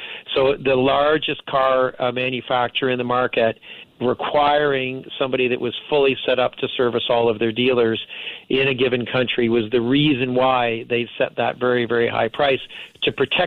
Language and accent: English; Canada; now in Tokyo, Japan; I'm Canadian originally. I mean, I live globally now. I'm talking to you from Tokyo, Japan right now.